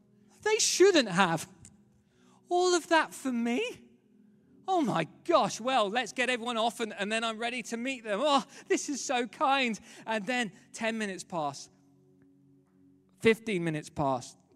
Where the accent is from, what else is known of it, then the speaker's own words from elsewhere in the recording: London, United Kingdom; But I'm here today from London, England. A skinny 32-year-old has come all the way to deliver a special message for you